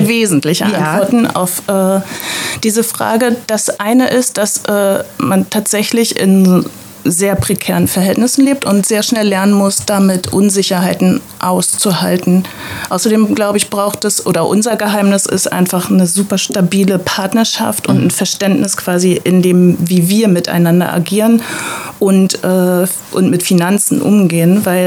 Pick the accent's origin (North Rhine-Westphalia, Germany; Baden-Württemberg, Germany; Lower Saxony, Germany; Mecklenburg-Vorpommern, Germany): Mecklenburg-Vorpommern, Germany; Na klar, also ich bin gebürtige Mecklenburgerin, also hier geboren, in Neubrandenburg tatsächlich, aber aufgewachsen in einem kleinen Dorf in der Nähe.